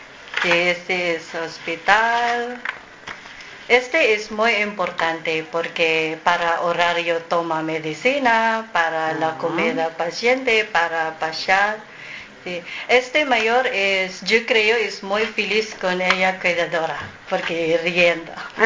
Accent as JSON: {"language": "Spanish", "country": "Philippines", "second_language": "Spanish", "lives_now": "Madrid, Spain", "said": "soy casada, tengo 3 hijos, soy filipina. Yo ahora vivo en Madrid, pero mi familia toda en Filipinas. Yo vivo aquí en un piso."}